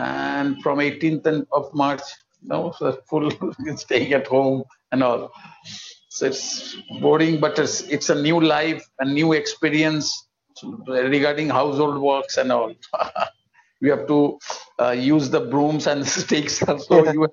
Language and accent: English; India; As an Indian, we should be proud of him.